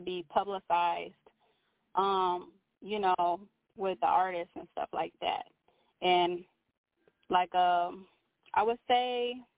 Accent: Phoenix, Arizona, United States; I would say, well, you know, I come from South Phoenix neighborhood

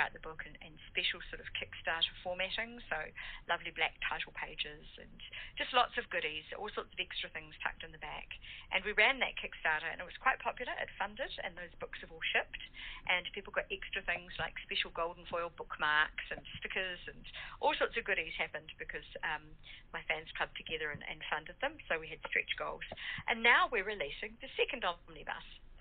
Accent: New Zealand; accent: New Zealand; I can get a twang in there. I'll just stick with my Kiwi accent.

